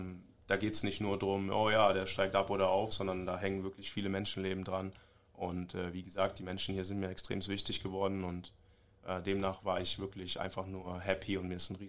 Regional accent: Germany; ich bin Deutscher, ich bin hier geboren, aufgewachsen, meine Mutti ist richtig deutsch, also ich bin deutsch, aber ich habe natürlich nigerianische Vorfahren. Mein Vater ist Nigerianer und demnach bin ich halb

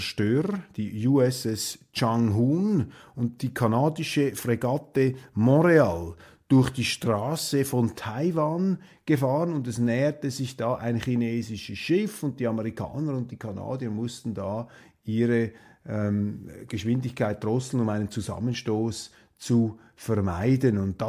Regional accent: Switzerland; Aber das ist doch für mich jetzt als Schweizer, als Neutraler, absolut verwerflich

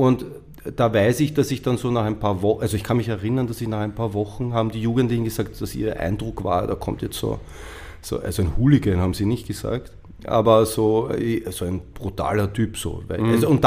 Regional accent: Baden-Württemberg, Germany; Als ich jung war, gab es so in Baden, wo ich aufgewachsen bin, viele Punker, Gothics, Skinheads, Mods, Teddy Boys

